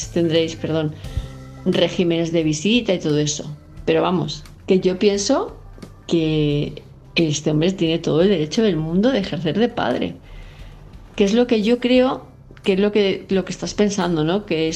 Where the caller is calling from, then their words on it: Palma, Balearic Islands, Spain; de Palma de Mallorca